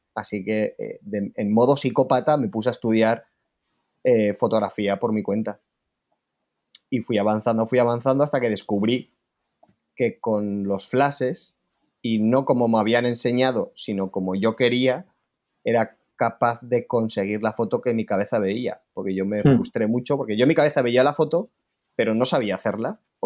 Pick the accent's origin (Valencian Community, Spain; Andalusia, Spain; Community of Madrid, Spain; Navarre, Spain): Navarre, Spain; Pamplona; Pues soy un fotógrafo de Pamplona